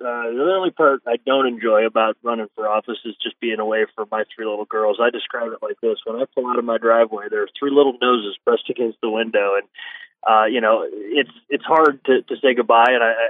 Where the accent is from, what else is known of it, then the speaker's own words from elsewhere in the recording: Ohio, United States; So I grew up in Ohio, and I thought I knew this place really well, Chris.